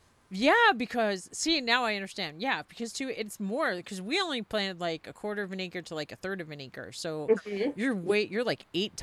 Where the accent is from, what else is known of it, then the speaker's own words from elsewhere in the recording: New York, United States; No, I'm originally a New Yorker, but I've been here for like 25 years.